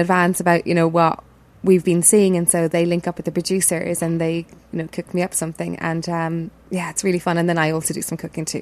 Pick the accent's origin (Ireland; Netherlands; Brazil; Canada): Ireland; Cork, Munster; I'm from Cork, yeah.